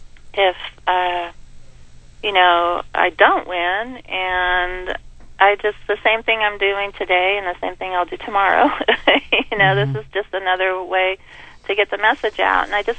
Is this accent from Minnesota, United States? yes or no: no; California, United States; I know I come from the California that is working class, that struggles